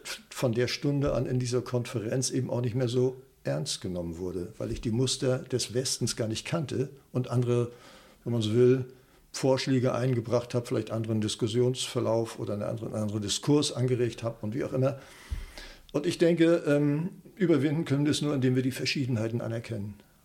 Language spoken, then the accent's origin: German; Schwerin, Mecklenburg-Vorpommern, Germany; also born or lived in Rostock; Ich sage, ich komme aus Schwerin.